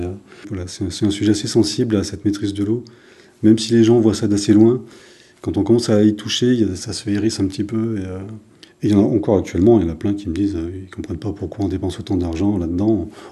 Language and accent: French; Magland, Auvergne-Rhône-Alpes, France; Non, moi, je suis originaire d'ici, je suis né à Maglan, j'ai grandi ici, j'ai fait l'école primaire. Je suis parti pendant une vingtaine d'années. Je suis revenu en 2010